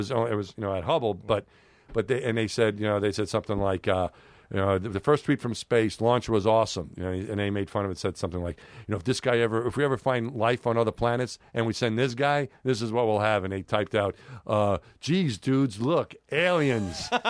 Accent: New York City, New York, United States; But New York City, when I was growing up in New York, it's a lot different.

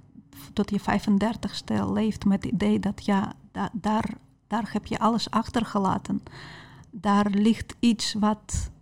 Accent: Ukraine; Dutch is a second language; Ik zeg altijd dat ik ben kind van Sovjet-Unie. Maar ik zie Sovjet-Unie meer dat wij meer aan samenhorigheid werkten. Aan respect voor iedereen, respect voor iedere nationaliteit, respect voor iedere mens. Ja, Oekraïne, sommige mensen zien dat wij zijn vrij van Rusland.

